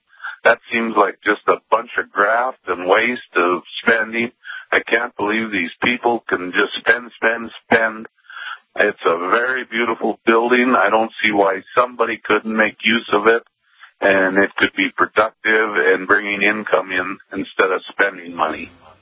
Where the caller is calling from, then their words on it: Minot, North Dakota, United States; I'm calling from Minot.